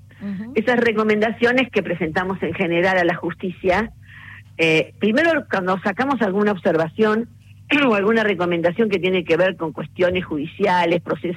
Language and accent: Spanish; Buenos Aires Province, Argentina; Yo soy bonaerense